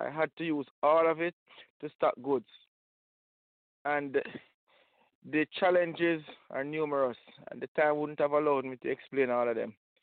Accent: Jamaica; Good night, listeners. … from Jamaica.

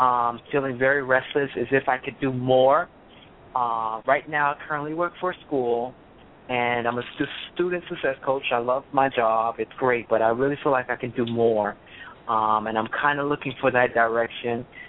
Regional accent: Miami, Florida, United States; I'm from Miami.

